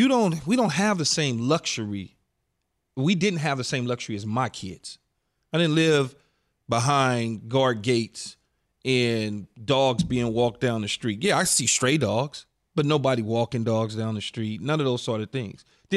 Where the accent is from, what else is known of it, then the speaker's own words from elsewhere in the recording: Los Angeles, California, United States; I grew up in South Central LA.